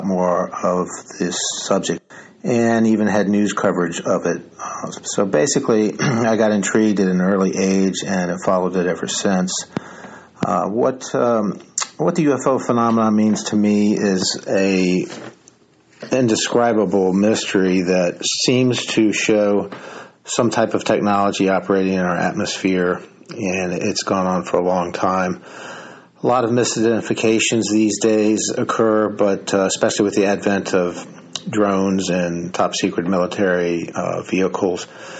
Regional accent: Richmond, Virginia, United States; I am the chief field investigator for MUFON in the state of Virginia, and I am originally from Richmond, Virginia.

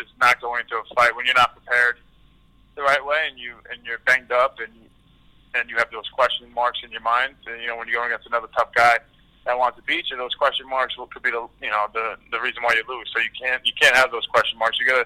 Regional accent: New York, United States; obviously just being from New York, born and raised, and never being able to fight in my home state.

